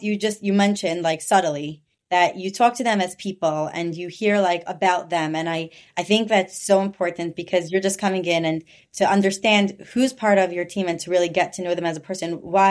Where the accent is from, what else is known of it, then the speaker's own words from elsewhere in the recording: New York, United States; Actually, I'm from New York, but New York and New Jersey